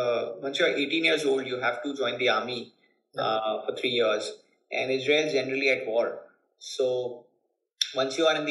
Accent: Kolkata, West Bengal, India; I'm born and brought up in Calcutta.

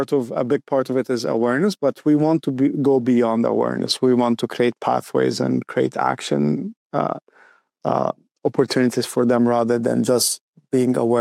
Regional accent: Alexandria, Alexandria Governorate, Egypt; So I'm originally from Alexandria, Egypt.

